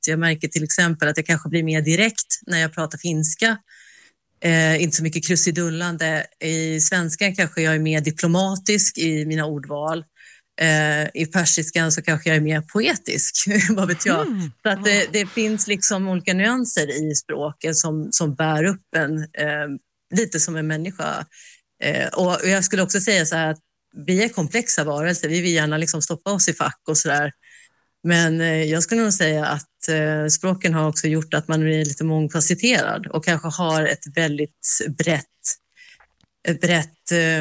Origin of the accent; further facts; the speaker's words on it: Sweden; jag är ju uppvuxen i Sverige och född här